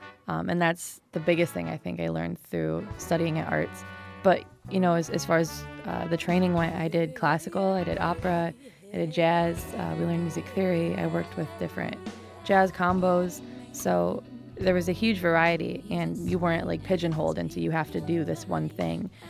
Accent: Milwaukee, Wisconsin, United States; Milwaukee's my hometown, and a lot of people always call me a Chicago artist, but as much as I can, I try to represent Milwaukee because it's where I'm from.

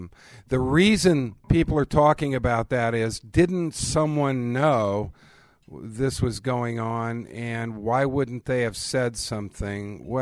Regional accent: Omaha, Nebraska, United States; And I'm born and raised in Omaha and spent a good share of my life in Omaha

